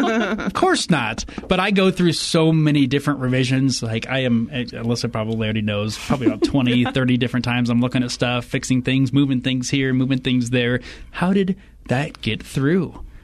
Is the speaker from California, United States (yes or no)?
no; Indiana, United States; Which is about 20 minutes from my hometown.